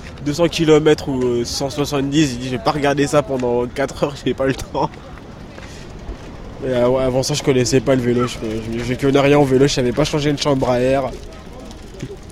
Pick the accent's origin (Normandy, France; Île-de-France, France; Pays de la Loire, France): Île-de-France, France; Val d'Oise. C'est assez loin, 25 km à partir d'ici, on va dire.